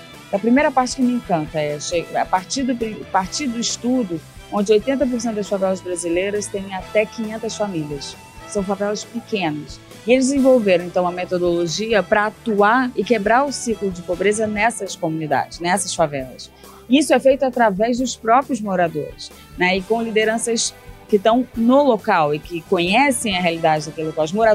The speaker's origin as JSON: {"language": "Portuguese", "country": "Brazil", "said": "e como brasileira, que sempre tive dificuldade de lidar com as diferenças"}